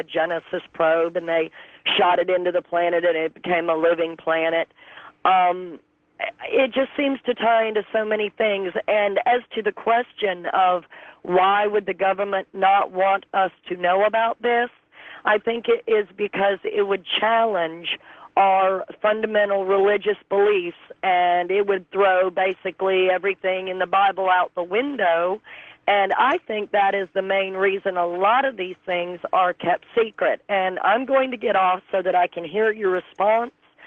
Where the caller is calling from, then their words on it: North Carolina, United States; I'm calling from Western North Carolina.